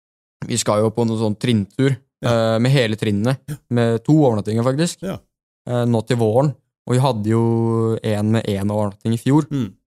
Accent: Oslo, Norway; Der vi kommer fra. Vi har jo blant annet Nordmarka og Østmarka.

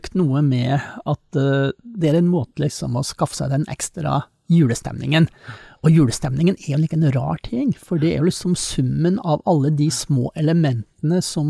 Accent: Eastern Norway, Norway; for meg som østlending

